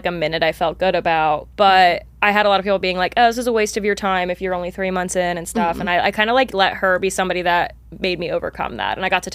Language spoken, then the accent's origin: English; Austin, Texas, United States; And everywhere that I went, people kept asking me, like, when I said I was from Austin, like, oh, are you here with Christina?